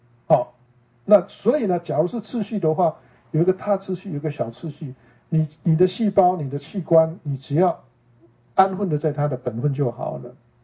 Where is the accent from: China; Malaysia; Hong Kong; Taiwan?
Taiwan; now in United States; 因为我是成长在台湾的乡间嘛